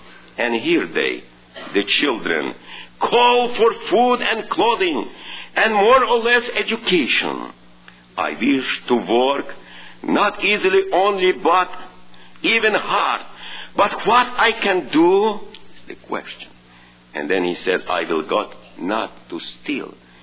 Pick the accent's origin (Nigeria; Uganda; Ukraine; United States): Ukraine; born there; English is a second language; moved away; Only I am classified as Slavic because I was born in Ukraine.